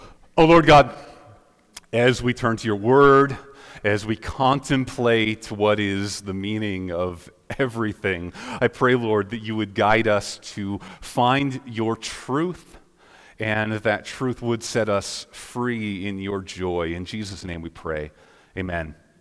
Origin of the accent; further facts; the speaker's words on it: United States; Yay, hooray, this is fake Canadian Thanksgiving. I'm American, so I kind of celebrate American Thanksgiving.